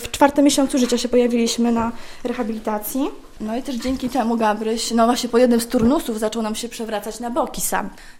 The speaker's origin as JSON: {"language": "Polish", "town": "Sokółka", "region": "Podlaskie Voivodeship", "country": "Poland", "said": "pochodzimy właśnie z Sokółki, więc droga to około 400 minut"}